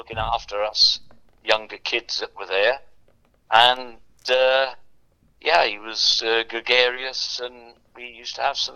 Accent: Llanelli, Wales, United Kingdom; born there; I was born in Llanelli in, I'm not quite sure, James Street, I think, in 1944, August the 15th

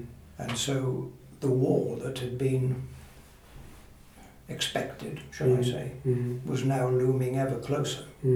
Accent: Neath, Wales, United Kingdom; born there; I was born in Neath, Neath in South Wales, that is, at the very end of 1938. My parents were colonial types, and it happened that we were on leave, they were on leave, from East Africa

